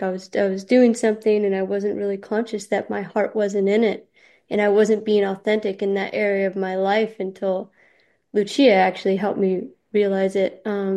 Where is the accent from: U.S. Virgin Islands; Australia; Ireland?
U.S. Virgin Islands; I grew up in the Virgin Islands, and I felt you had to be kind of like tough to get